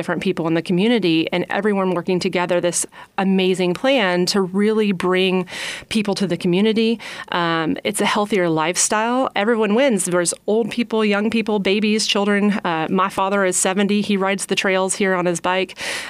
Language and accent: English; Ohio, United States; moved away as an adult; I moved here about 16 years ago. I was born and raised in Ohio, and my grandparents and other family members lived here.